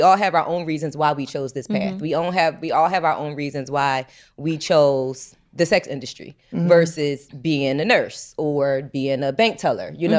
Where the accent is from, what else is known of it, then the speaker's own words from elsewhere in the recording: Philadelphia, Pennsylvania, United States; now in Atlanta, United States; we're from Philly, and the money is better in Atlanta.